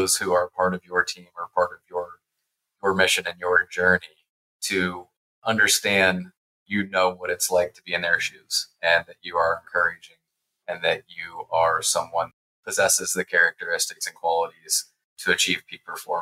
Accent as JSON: {"language": "English", "region": "Ohio", "country": "United States", "tie": "born or raised there", "said": "I grew up in Central Ohio. I grew up about 30 miles east of here"}